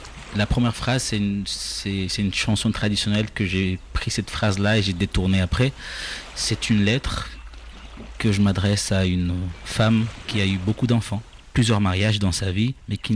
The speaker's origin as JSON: {"language": "French", "country": "Comoros", "moved": "yes", "said": "J'ai fait le Kartala, le volcan en Grande Comore, une fois que j'étais parti des Comores."}